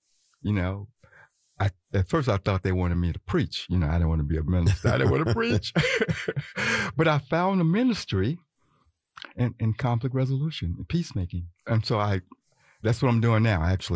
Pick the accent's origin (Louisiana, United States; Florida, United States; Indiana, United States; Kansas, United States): Louisiana, United States; born or raised there